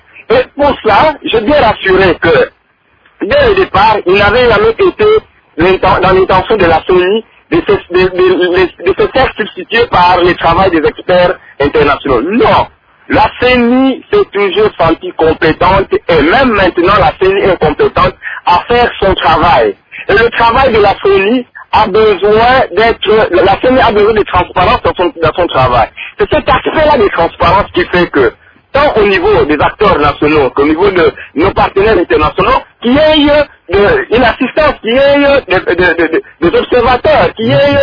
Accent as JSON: {"language": "French", "country": "DR Congo", "said": "notre pays, donc les élections chez nous au Congo"}